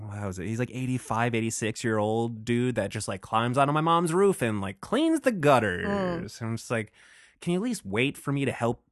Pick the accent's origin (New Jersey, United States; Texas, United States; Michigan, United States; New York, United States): New Jersey, United States; I grew up in Northwest Jersey, but basically like right along the Appalachian Trail, more or less